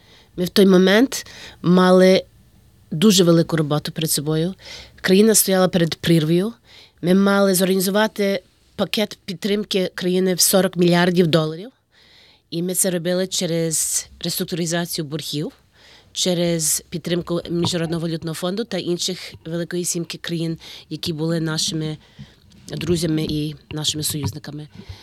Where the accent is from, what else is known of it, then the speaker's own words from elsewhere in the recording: Chicago, Illinois, United States; moved away as an adult; now in Ukraine; я народилася в Америці, жила в місті Чикаго з своїми батьками, які приїхали після Другої світової війни в Америку. Я попала в Україну 28 років тому, в 92-му році